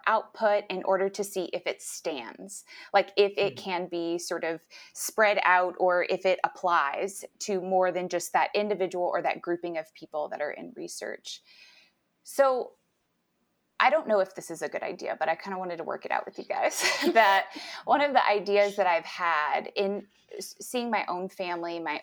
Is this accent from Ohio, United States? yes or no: no; Texas, United States; also born or lived in Nashville; I'm from Texas. I'm from a very conservative part of Texas and grew up in, I would call, a very culty version of an evangelical church, and then had some time in Nashville, Tennessee